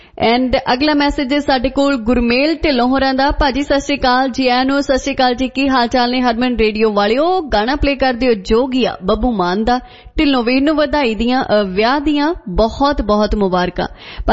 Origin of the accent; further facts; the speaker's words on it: Ludhiana, Punjab, India; ਬਾਈ ਜੀ ਮੈਂ ਵੀ ਲੁਧਿਆਣੇ ਤੋਂ ਹੀ ਹਾਂ।